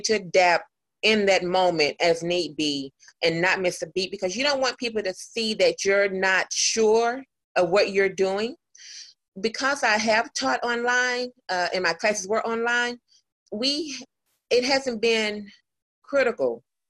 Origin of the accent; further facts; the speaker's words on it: the South, United States; I'm from the South, of course.